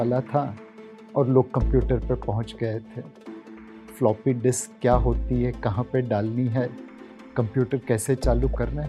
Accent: Mumbai, Maharashtra, India; born there; सो मैं बम्बई में ही पैदा हुआ। बम्बई मेरी जन्मभूमि है, कर्मभूमि है।

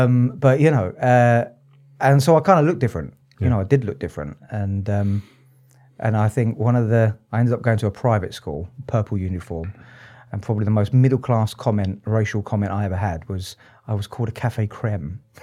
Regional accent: Southend-on-Sea, East of England, United Kingdom; I was born and raised in Southend. You know, Southend-on-Sea, born and raised there, have an Irish mother and a Cypriot dad, Turkish Cypriot dad.

